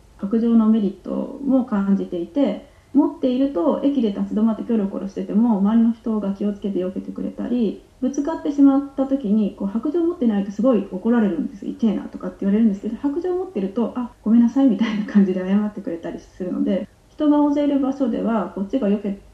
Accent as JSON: {"language": "Japanese", "region": "Shizuoka", "country": "Japan", "tie": "born or raised there", "said": "地元は静岡なんですけど、静岡の方でも当事者団体のお仕事をさせていただいてます。"}